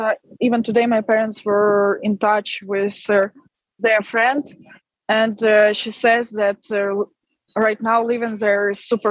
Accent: Ukraine; English is a second language; right now, since my hometown and home is destroyed and occupied, I love city. I lived there for last 2 years because of study, or 3 years.

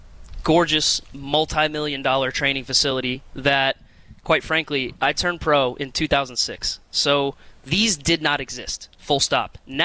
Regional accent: Orlando, Florida, United States; Well, I'm a Florida guy. Okay. You know, I'm from the South.

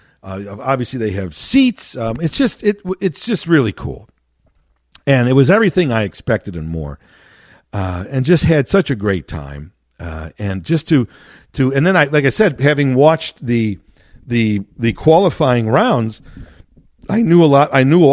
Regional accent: Chicago, Illinois, United States; And I said, Chicago. And he said, you're from Chicago? You drove from Chicago here?

